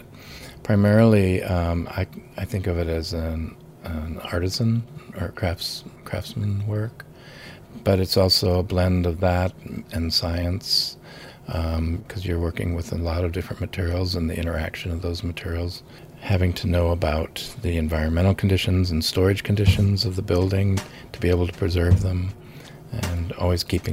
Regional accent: Indiana, United States; born there; I was born in Indiana. I'll probably live the rest of my life in Indiana.

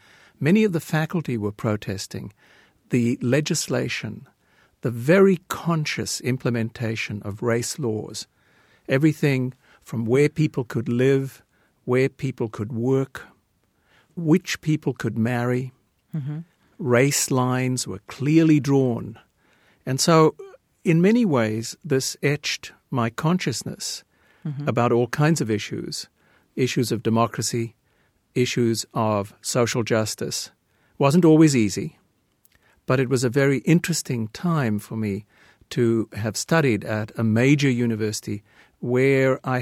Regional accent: Cape Town, Western Cape, South Africa; I grew up in Cape Town, which was a very interesting city. It was a cosmopolitan city, but a city of enormous contrasts. In fact, I was there when the apartheid regime was at its height.

